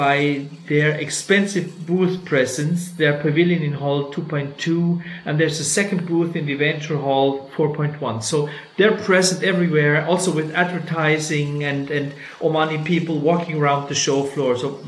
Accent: Switzerland; And the range goes from tiny states like Switzerland, my home country, or Liechtenstein

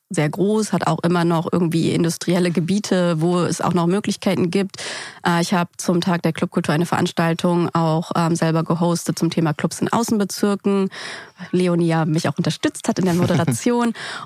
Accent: Berlin, Germany; Ich bin ja auch Berlinerin und hier aufgewachsen und habe Berlin in unterschiedlichen Phasen auch miterlebt.

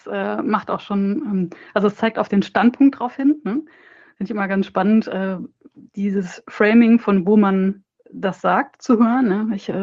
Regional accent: West Germany, Germany; Ne, also ich bin 1983 geboren, da gab es die DDR noch. Und da hört man schon, ich komme aus Westdeutschland

